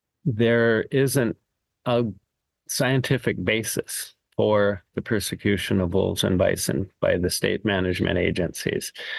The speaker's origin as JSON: {"language": "English", "town": "Fort Peck", "region": "Montana", "country": "United States", "said": "And then I'm from Fort Peck. My reservation is in northeastern Montana."}